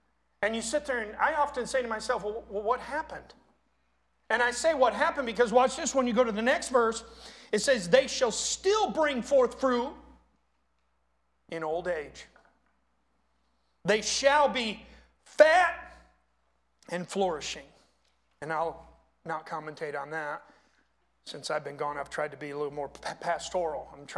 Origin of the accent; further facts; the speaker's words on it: Panama City, Florida, United States; born there; I was born in Florida. I was born in Panama City, Florida. That is on the Gulf of America side.